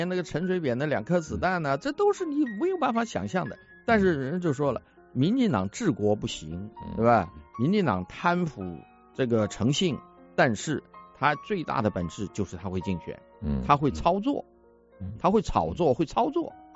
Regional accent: Taiwan; 因为我是来自于台湾，我知道台湾的选举

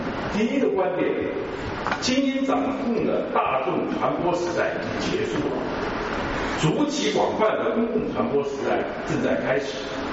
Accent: Wuxi, Jiangsu, China; 因为我父母是山东人，我出生在无锡，生长在无锡，所以呢，从块来称人，就个子来说，有山东人的这个遗传，但是坐上确实还有江苏人的精细

